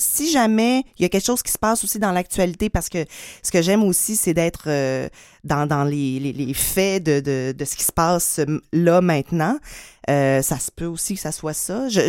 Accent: Saint-Félicien, Quebec, Canada; born there; Non, je suis née à Saint-Félicien, au lac Saint-Jean.

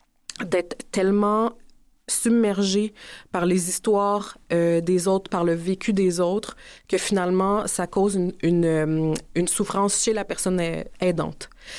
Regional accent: Trois-Rivières, Quebec, Canada; born there; now in Montreal, Canada; Mes deux parents sont nés en Haïti. On est nés à Trois-Rivières, mes frères et moi, puis moi, je suis partie vers Montréal.

